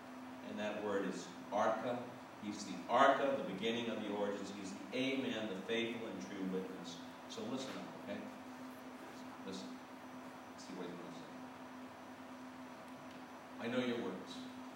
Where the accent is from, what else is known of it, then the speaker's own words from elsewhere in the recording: North Carolina, United States; Near my hometown in North Carolina, there's a city called Hot Springs.